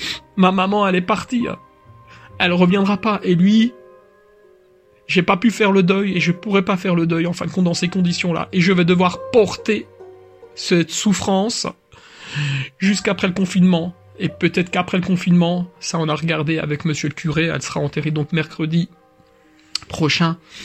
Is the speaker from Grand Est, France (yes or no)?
yes; Grand Est, France; alors que chez nous, en Alsace, ça flambait directement